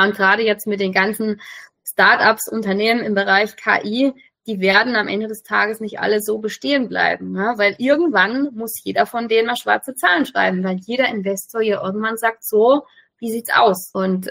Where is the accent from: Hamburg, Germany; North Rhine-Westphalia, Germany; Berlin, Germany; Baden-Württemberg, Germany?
Baden-Württemberg, Germany; ich komme aus Baden-Württemberg